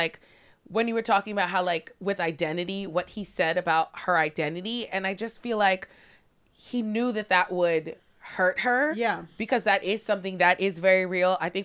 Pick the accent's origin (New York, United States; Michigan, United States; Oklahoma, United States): New York, United States; I will say growing up in New York is a little bit, I would imagine it's a little bit easier and a little bit better.